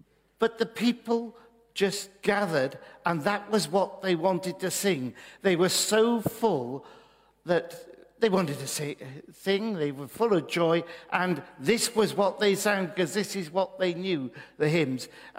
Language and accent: English; Wales, United Kingdom; Now, some of you will know that I am Welsh in origin.